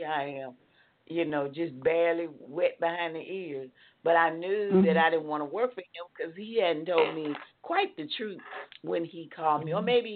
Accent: Chattanooga, Tennessee, United States; When growing up in Chattanooga, I had like three different aunts that I spent the bulk of my time with.

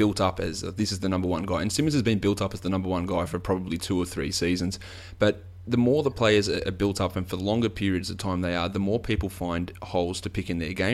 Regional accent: Australia; Australian players, Australian sportsmen, we're generally very aggressive

